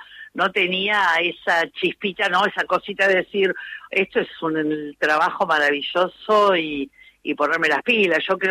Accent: Buenos Aires, Argentina; porque yo soy del barrio de Flores

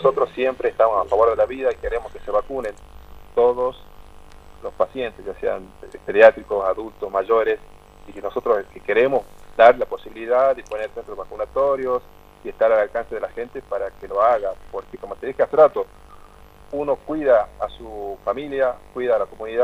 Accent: Salta, Argentina; soy hombre de campo, me gusta folclore, me carriadas, soy un gaucho salteño

